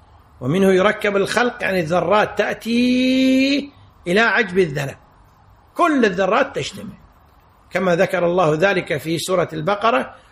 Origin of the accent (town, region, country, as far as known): Kuwait